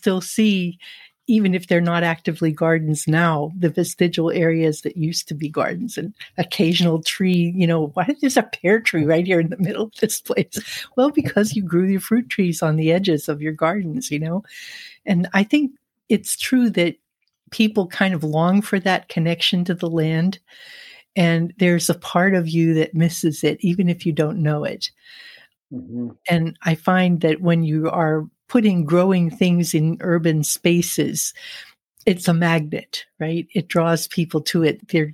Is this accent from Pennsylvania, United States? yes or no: yes; Pittsburgh, Pennsylvania, United States; because I grew up in Pittsburgh when pretty much everybody had a vegetable garden in their backyard